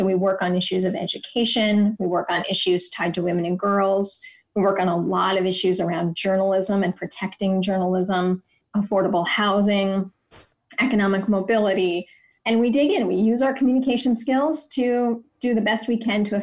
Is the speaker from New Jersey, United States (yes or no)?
yes; New Jersey, United States; So I grew up in New Jersey. I ended up coming down to the DC area for college. I was actually in Baltimore for college.